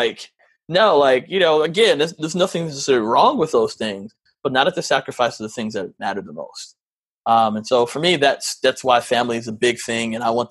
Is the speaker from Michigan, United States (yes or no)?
yes; Michigan, United States; We grew up in Michigan, and, my mom's family was all in Baltimore.